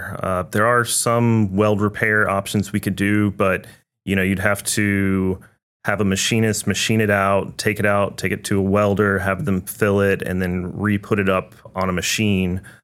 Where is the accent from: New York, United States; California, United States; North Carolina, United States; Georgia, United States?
Georgia, United States; Atlanta; I am from Atlanta.